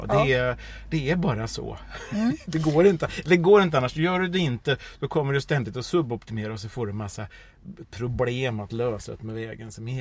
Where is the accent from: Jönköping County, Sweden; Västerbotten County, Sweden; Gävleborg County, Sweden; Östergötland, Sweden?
Östergötland, Sweden; Norrköping; born there; Då var vi utanför Norrköping.